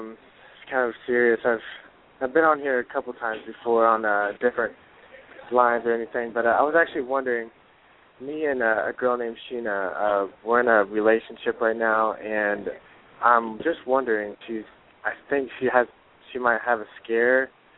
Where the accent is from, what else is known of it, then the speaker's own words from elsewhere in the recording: Missouri, United States; I'm from Missouri.